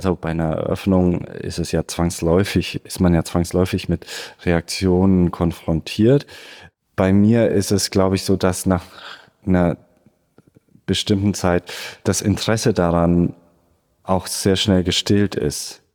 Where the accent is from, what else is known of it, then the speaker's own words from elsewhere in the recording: Augsburg, Bavaria, Germany; ich kam ja aus Augsburg, habe während meiner Schulzeit auch wirklich malen gelernt.